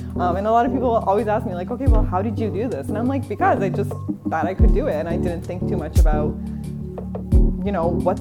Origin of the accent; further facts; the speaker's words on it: Canada; I grew up in Canada. I've lived there my whole life. I never imagined moving to America.